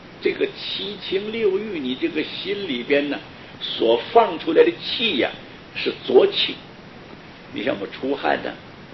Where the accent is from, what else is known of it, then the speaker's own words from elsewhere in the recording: Taiwan; 我们台湾话叫做圆顶了，圆顶是台湾话，外省不叫圆顶